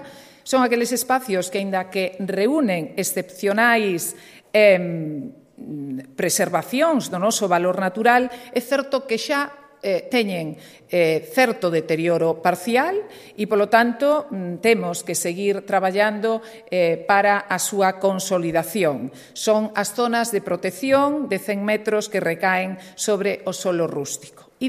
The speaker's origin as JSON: {"language": "Galician", "region": "Galicia", "country": "Spain", "said": "somos os galegos."}